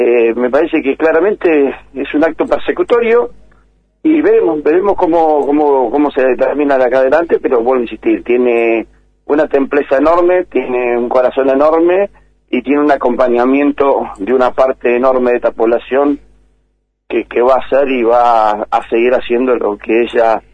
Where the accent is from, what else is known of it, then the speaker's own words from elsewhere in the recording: Argentina; como persona ciudadana, como argentino